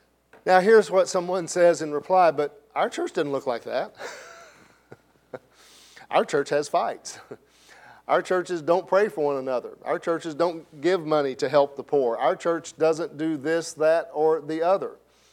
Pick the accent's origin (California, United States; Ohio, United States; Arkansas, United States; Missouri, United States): Arkansas, United States; Blytheville; when I was a kid growing up in Blytheville